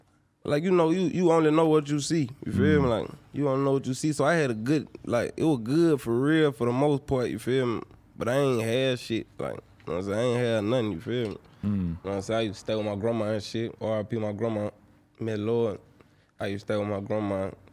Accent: Mobile, Alabama, United States; I'm from Mobile. I'm from Mobile, Alabama.

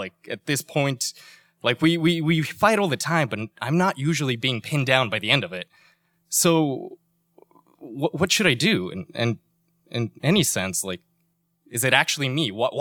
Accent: Michoacán, Mexico; I'm 13 years old, and I'm running away from home for the first time. I'm walking down one of the main streets of my hometown in Michoacán, Mexico

